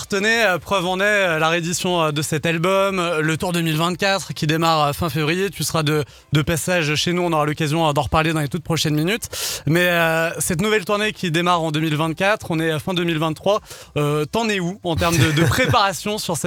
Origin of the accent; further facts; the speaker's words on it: Lyon, Auvergne-Rhône-Alpes, France; Le Tour 2024 de passage chez nous à Lyon